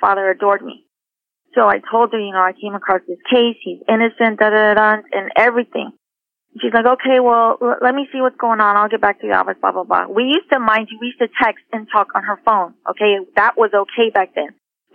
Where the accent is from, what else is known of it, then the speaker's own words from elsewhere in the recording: Houston, Texas, United States; I'm an actor and I grew up in Houston and I, travel all over back and forth to LA nationwide